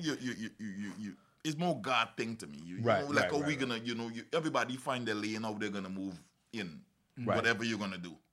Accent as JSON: {"language": "English", "country": "Guyana", "said": "I'm from Guyana. I'm next to Brazil and Venezuela. I'm in the Caribbean, South America."}